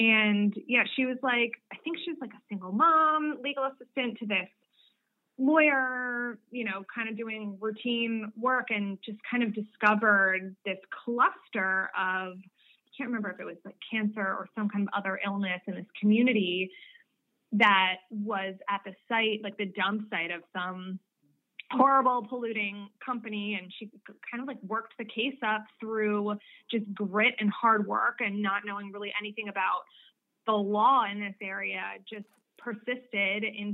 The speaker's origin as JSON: {"language": "English", "region": "Pennsylvania", "country": "United States", "said": "I am from the Philadelphia area"}